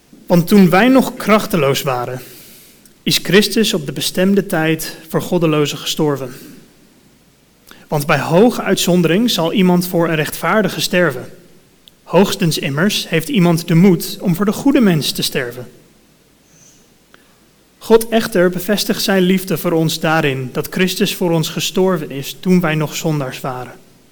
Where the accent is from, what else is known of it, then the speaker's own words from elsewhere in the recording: United States; ik spreek wel Nederlands. Mijn moeder is Nederlands, maar ik ben opgevoed in Amerika. En dus daar woon ik bijna mijn hele leven.